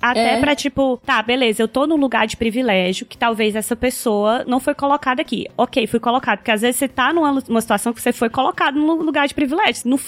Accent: Northeast Region, Brazil; Eu sou mulher, eu sou branca, eu sou nordestina, eu venho da classe trabalhadora

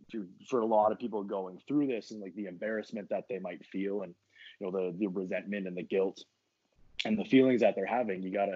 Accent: Canada; I'm Canadian.

